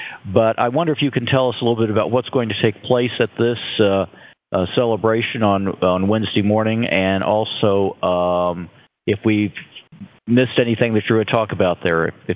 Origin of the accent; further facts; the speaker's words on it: Indianapolis, Indiana, United States; because I'm from Indianapolis, and before he went to Denver, he was a big guy in Indianapolis for a number of years